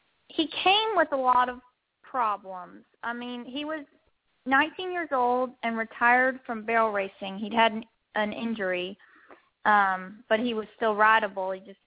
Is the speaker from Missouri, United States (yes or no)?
no; McKinney, Texas, United States; Well, I'm from McKinney, Texas